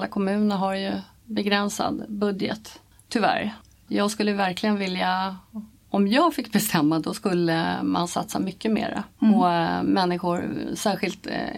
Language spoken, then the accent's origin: Swedish; Arlöv, Skåne, Sweden; also born or lived in Stockholm; Jag växte upp, ja, 2 år bodde jag i Stockholm och sen så flyttade mina föräldrar ner till Malmö. Så då bodde vi i Arlöv till jag fyllde 7.